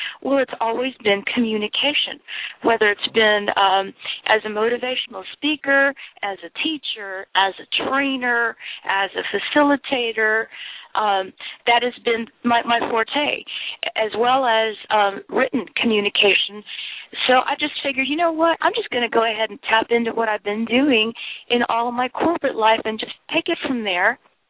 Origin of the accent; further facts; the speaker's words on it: United States; I'm like, I'm from America. You know, I'm American.